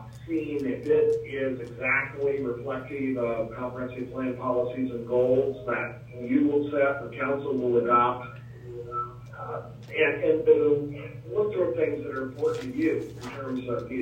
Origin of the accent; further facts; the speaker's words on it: Lebanon, Oregon, United States; my hometown is Lebanon, where I was born and raised, fifth generation Oregonian